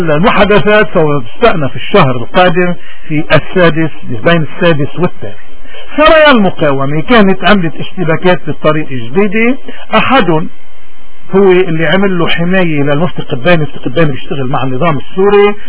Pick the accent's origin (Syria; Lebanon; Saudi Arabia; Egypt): Lebanon; هذا الإنسان اللي نحن كلبنانيين بحاجة لأمثاله تيكونوا سياسيين ومسؤولين وقياديين.